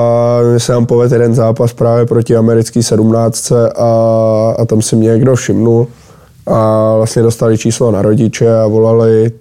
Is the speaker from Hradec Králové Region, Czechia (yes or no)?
yes; Trutnov, Hradec Králové Region, Czechia; když jsem byl malej v Trutnově